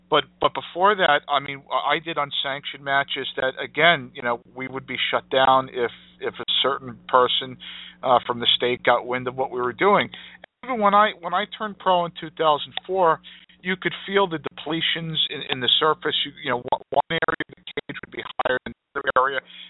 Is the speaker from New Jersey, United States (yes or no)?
yes; Freehold, New Jersey, United States; I grew up in Freehold, New Jersey, and at the time there was a guy in Red Bank who did jiu-jitsu